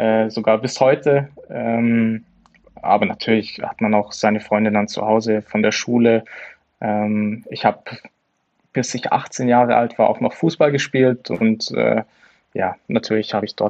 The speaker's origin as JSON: {"language": "German", "country": "Germany", "said": "Als Deutscher, klar, Schumacher."}